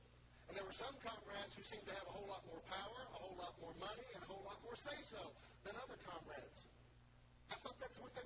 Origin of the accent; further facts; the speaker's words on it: the South, United States; I was born in 1960 in America, and that, frankly, I'm a white male from the South